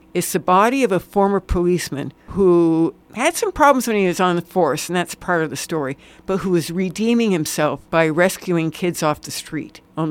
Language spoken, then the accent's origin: English; New England, United States; now in Minnesota, United States; because I'm from New England, and I knew that work quite well.